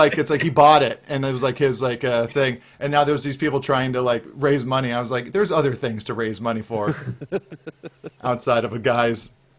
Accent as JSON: {"language": "English", "town": "San Diego", "region": "California", "country": "United States", "tie": "born or raised there", "said": "It represents all aspects of my strange existence, including growing up in San Diego suburbia as a disaffected teenage skateboarder."}